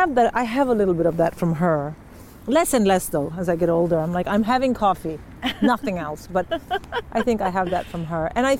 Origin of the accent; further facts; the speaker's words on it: Delhi, India; Well, because I was from Delhi